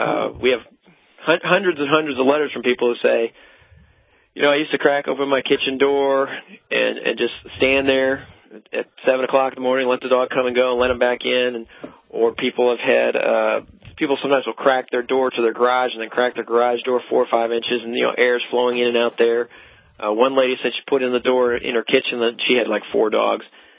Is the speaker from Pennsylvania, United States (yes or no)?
no; Michigan, United States; I was born and raised in Michigan. People ask me what cold is.